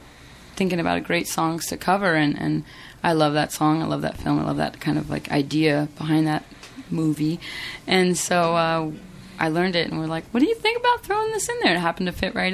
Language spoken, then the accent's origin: English; Simi Valley, California, United States; Simi Valley, Ventura County.